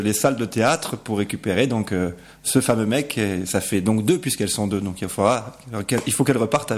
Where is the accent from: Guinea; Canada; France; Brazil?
France; Provence-Alpes-Côte d'Azur; On l'a jouée sur notre région du 13, puisqu'on est, des Bouches-du-Rhône.